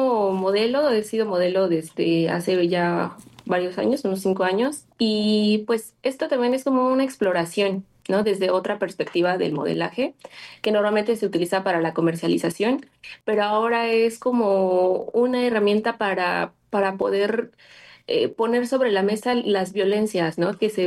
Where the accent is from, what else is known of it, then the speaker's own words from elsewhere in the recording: Oaxaca, Mexico; moved away; nosotros realmente somos oaxaqueños, nos acabamos de mudar